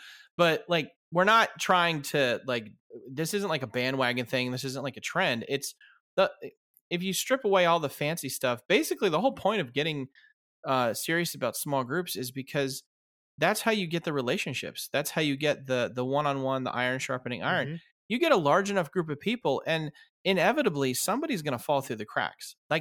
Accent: North Carolina, United States; I was raised in North Carolina. You can't beat our sauce.

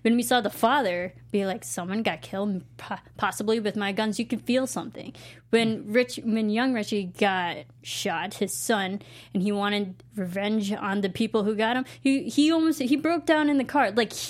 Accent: Midwest, United States; I'm from the Midwest, so it definitely still had that Midwestern vibe, just one state over.

